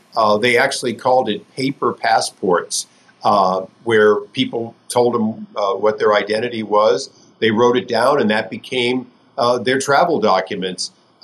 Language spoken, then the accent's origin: English; California, United States; You know, I'm a Californian, and we revere Ronald Reagan.